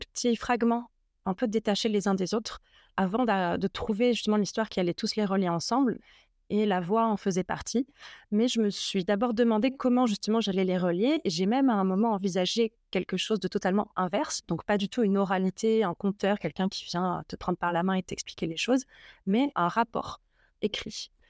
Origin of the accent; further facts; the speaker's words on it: Antibes, Provence-Alpes-Côte d'Azur, France; also born or lived in Grasse; Moi, je suis née à Grasse, j'ai grandi à Antibes, j'ai fait mes études à Nice.